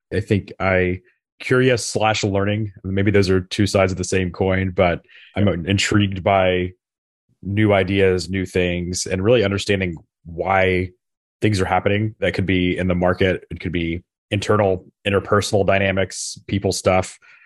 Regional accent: Memphis, Tennessee, United States; And, you know, this was in Memphis, Tennessee, my hometown.

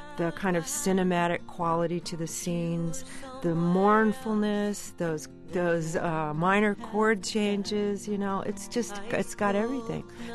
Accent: California, United States; And I grew up in California, so I was listening

